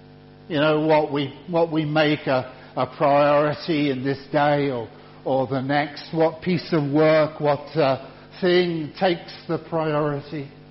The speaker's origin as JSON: {"language": "English", "town": "Poole", "region": "South West England", "country": "United Kingdom", "tie": "born or raised there", "said": "we were living then in Poole in Dorset, which is my hometown."}